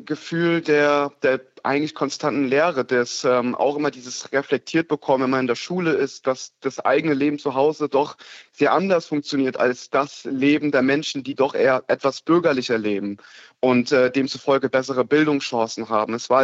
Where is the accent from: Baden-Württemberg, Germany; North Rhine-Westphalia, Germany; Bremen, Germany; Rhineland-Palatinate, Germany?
Rhineland-Palatinate, Germany; Kaiserslautern; kam ich direkt just im Anschluss in die Enobhutnahme in die Einrichtung nach Bad Fischbach-Burgalben, also etwa 35 Kilometer entfernt von Kaiserslautern, meiner Heimatstadt, und bin danach ins SOS Kinderdorf nach Kaiserslautern gekommen, wo ich dann 5 Jahre meines Lebens dort verbringen durfte